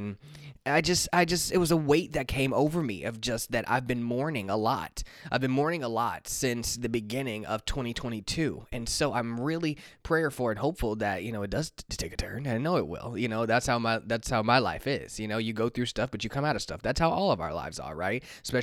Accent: Kansas City, Missouri, United States; now in Los Angeles, United States; Also being halfway across the country, I'm from Kansas City. I'm in Los Angeles and dealing with that, right?

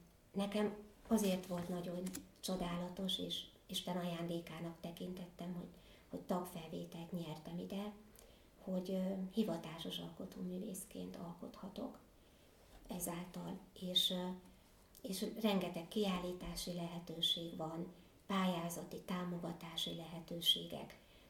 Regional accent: Salgótarján, Nógrád, Hungary; Én nem is erről a tájról származok, hanem én Salgótarjánba születtem

